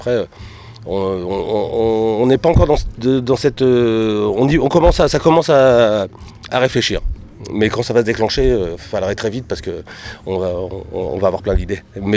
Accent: northern France, France; on est originaire du nord de la France

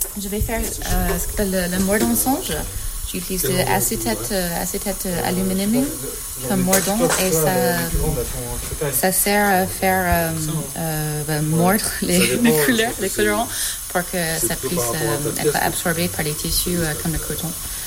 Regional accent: California, United States; now in France; j'ai grandi en Californie du Sud.

